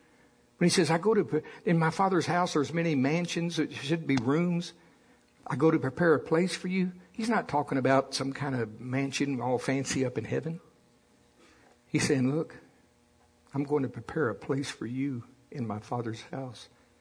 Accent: United States; Both of y'all, I can't help it, I'm from Pottawatomie County.

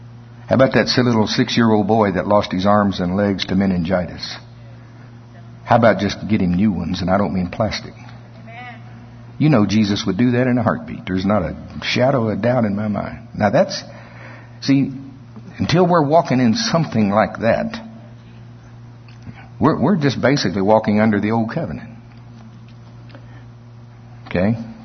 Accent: Oklahoma, United States; Y'all know I grew up in Pottawatomie County. That's not tongues. That's really a county in Oklahoma.

